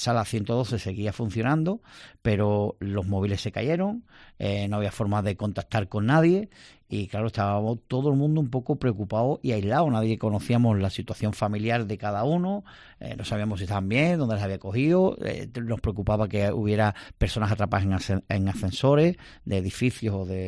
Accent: Ayamonte, Andalusia, Spain; yo que soy de Ayamonte, me fui a Ayamonte

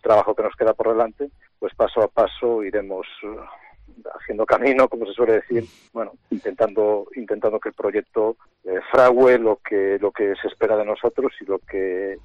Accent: Spain; lo que somos los entrenadores españoles

